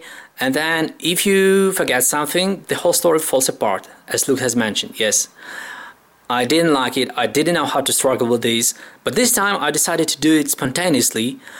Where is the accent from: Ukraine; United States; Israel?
Ukraine; English is a second language; I'm from Ukraine